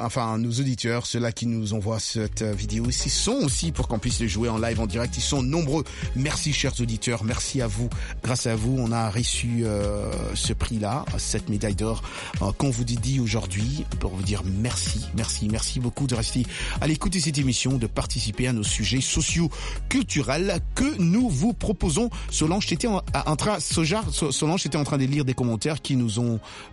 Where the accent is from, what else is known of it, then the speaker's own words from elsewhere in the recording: North Kivu, DR Congo; Malgré l'insécurité qui règne ici chez nous au Nord Kivu, en RDC